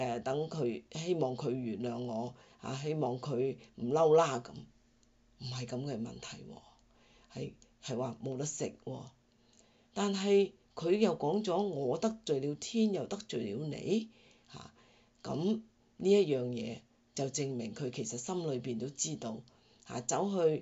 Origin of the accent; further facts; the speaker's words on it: China; 係我哋中國人更加明白集體文化嚇。